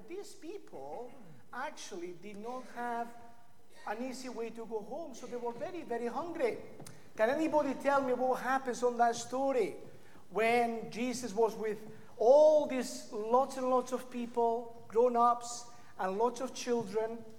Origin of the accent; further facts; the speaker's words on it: Spain; For those who don't know, I come from Spain, by the way.